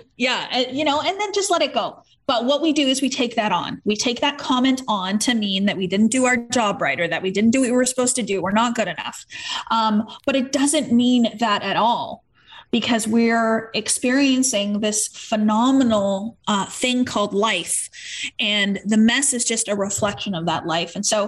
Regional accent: Canada; She went back to work when I was 2 weeks old, and we're Canadian, so she actually got a long maternity leave

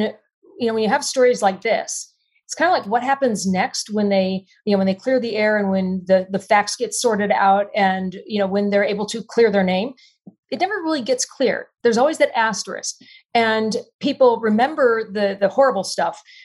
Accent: Texas, United States; You know, I'm in Texas and I grew up just outside Austin in a very small town.

